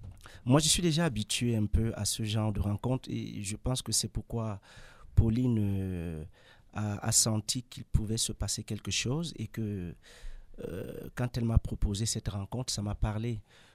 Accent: North, Cameroon; Chez nous, au Nord Cameroun, ces petites voix-là.

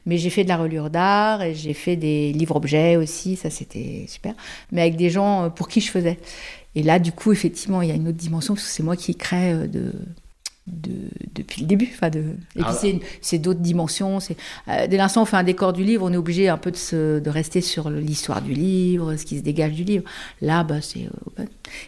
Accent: Paris, Île-de-France, France; now in Barnave, France; Je viens de Paris et je viens de m'installer là à Barnave depuis l'été dernier.

